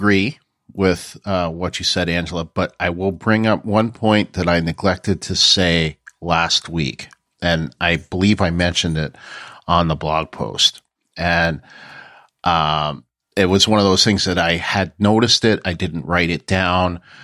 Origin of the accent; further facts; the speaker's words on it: Canada; moved away as an adult; now in United States; I was born and raised in Canada, you know, okay, a mile from the border, but still. And a lot of what I say now, and even my accent has changed a lot